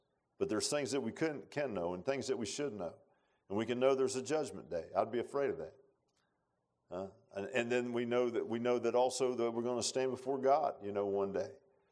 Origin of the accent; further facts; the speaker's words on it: Virginia Beach, Virginia, United States; I grew up in Virginia Beach, and I go, and every now and then when we go down there, I always go by the old homestead.